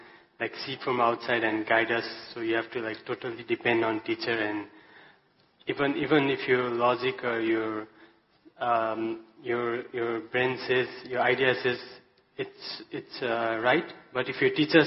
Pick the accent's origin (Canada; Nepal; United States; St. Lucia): Nepal; I'm from Nepal.